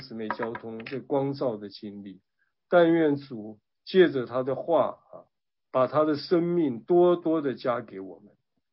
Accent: China; 因为呢我们中国人讲伴君如伴虎啊

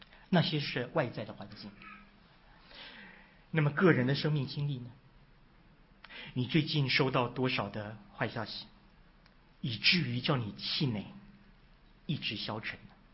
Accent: Taiwan; 我小时候我在台湾出生长大，每个暑假我都是在外婆家度过的

